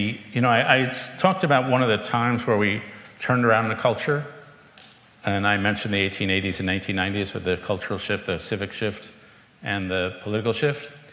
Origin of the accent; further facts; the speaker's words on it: New York, United States; I grew up in New York